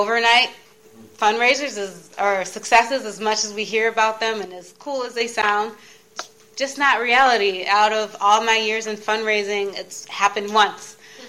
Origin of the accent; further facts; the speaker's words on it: Ann Arbor, Michigan, United States; born there; moved away as an adult; also born or lived in New Orleans; now in Washington, D.C., United States; I'm based in the Washington, D.C. area right now. I was born in Ann Arbor, Michigan, but really don't like the winter, so my mom's from the South, so as soon as I graduated high school, literally 3 days after